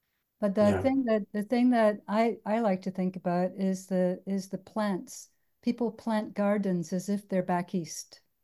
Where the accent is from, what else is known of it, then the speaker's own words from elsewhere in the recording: Scotland, United Kingdom; moved away; like I grew up in Scotland, so it wasn't as bad as Chicago, but you know, we had all four seasons. And then you come here, it's a Mediterranean cli